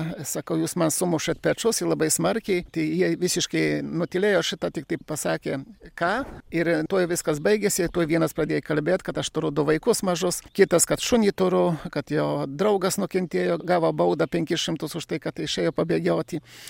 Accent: Podlaskie Voivodeship, Poland; koks aš lenkas, aš sakau, nesu lenkas, esu lietuvis. Na ir gyvenu savo etninėse lietuviškose žemėse.

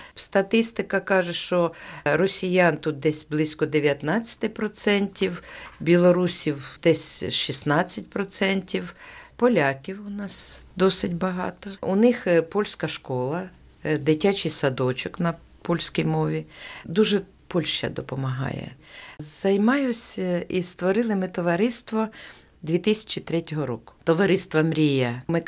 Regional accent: Dnipropetrovsk Oblast, Ukraine; now in Daugavpils, Latvia; А я з Дніпропетровщини. Ну, а потім мене тут знайшли. Чоловік латвієць, сподобалось йому, вийшла заміж і так і лишилася.

